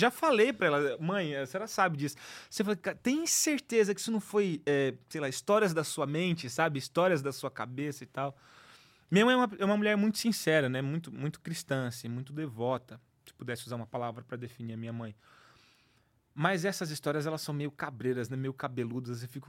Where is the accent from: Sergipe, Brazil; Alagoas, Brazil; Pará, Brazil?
Pará, Brazil; Jacundá; born there; a cidade onde eu nasci, Jacundá, Pará. Fica perto de Marabá, perto de Parauapebas.